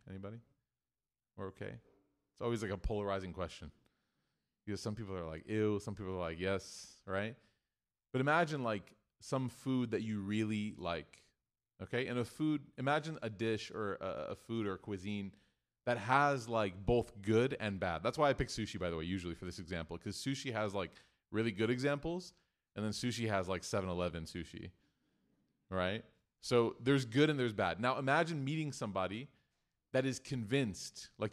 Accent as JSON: {"language": "English", "town": "Chicago", "region": "Illinois", "country": "United States", "said": "But anyway, so I'm from Chicago."}